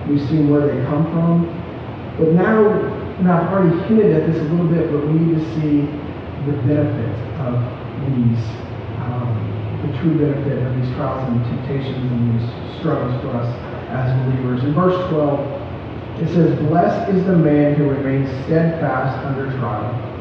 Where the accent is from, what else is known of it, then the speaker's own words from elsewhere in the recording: Oklahoma, United States; It's okay, I'm from Oklahoma, I speak Oklahoma.